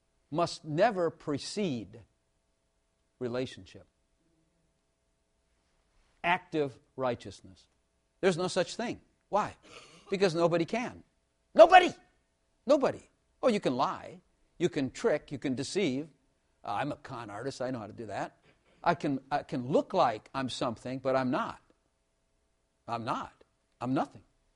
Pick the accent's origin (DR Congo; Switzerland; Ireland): Ireland; Just poor white Irish trash. I was glad I'm Irish. Irish trash. And that's what it is. We grew up in trash.